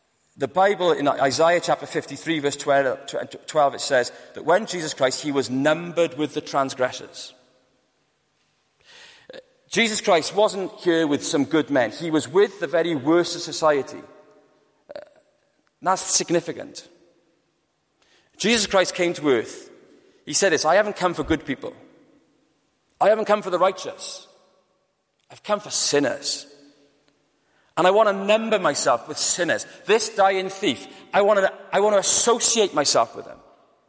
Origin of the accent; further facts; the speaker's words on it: Wales, United Kingdom; I'm okay. I'm Welsh. I can look after myself.